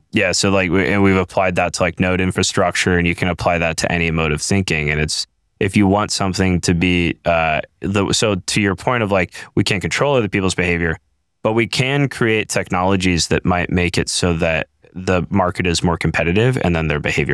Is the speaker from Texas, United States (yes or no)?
no; Denver, Colorado, United States; I'm from Denver, Colorado, and we have, we started the space out there as our Bitcoin Citadel.